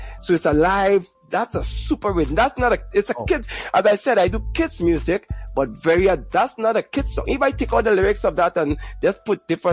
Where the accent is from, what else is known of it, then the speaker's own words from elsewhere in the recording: Trinidad & Tobago; accent: Trinidad dialect; I'm from Trinidad. It's a Caribbean island, and it's the most southern Caribbean island. It's the island next to Venezuela.